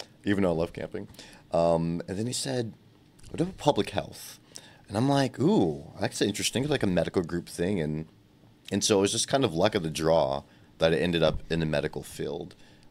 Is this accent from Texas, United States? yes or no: yes; Texas, United States; now in Washington, United States; No, I'm not from Washington. I'm from the best state ever, Texas. And I came to Washington, never been here before.